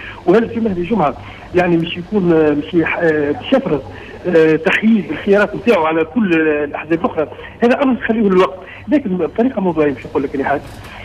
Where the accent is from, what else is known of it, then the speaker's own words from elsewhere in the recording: Sousse, Sousse Governorate, Tunisia; حتى عندنا في سوسه قاعده تسكر الان